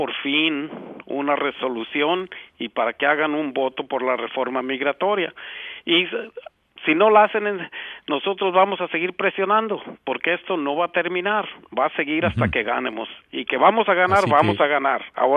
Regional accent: California, United States; California, el representante Baladao, que representa de Leno, como tú sabes, fue el lugar donde yo crecí, ahí en el Valle Central.

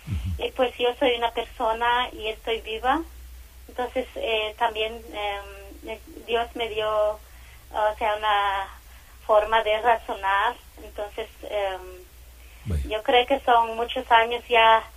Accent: Guatemala; como guatemalteca y mujer indígena

